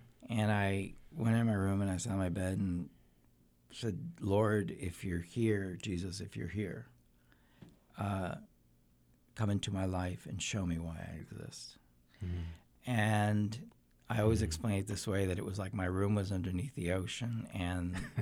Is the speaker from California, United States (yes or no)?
yes; California, United States; also born or lived in Costa Rica; as I was growing up, in California. This was late 60s. And there was a lot of changes in the air. I'm originally from Latin America, from Costa Rica. And so going to California, experiencing change